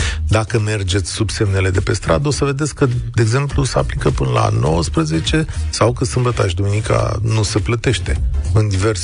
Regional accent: Iași, Iași County, Romania; în special la Iași, orașul natal, după 7 ani de când n-am mai fost acasă.

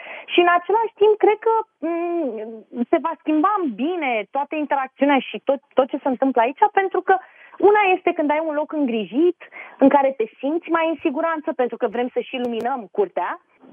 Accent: Ploiești, Prahova, Romania; now in Bucharest, Romania; Când am venit de la Ploiești la București, s-a întâmplat acum mulți ani și am mai stat prin multe locuri de atunci.

